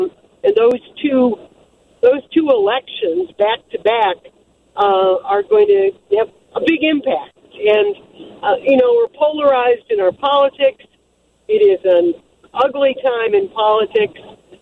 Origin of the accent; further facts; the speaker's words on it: Rolling Meadows, Illinois, United States; I grew up in Rolling Meadows.